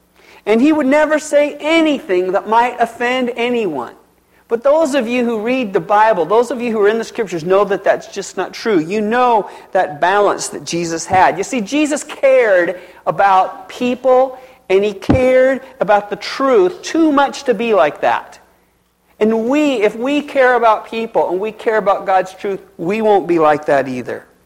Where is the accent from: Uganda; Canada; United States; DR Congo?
United States; Pendleton, Oregon; I was raised in Pendleton for my first 13 years, and it was a little town of 14,000 people back then.